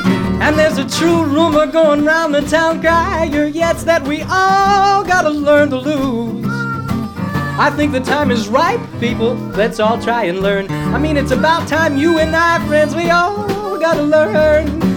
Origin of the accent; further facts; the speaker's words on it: Philadelphia, Pennsylvania, United States; Yeah, and I was from Philadelphia, and that's where they called us shoebies.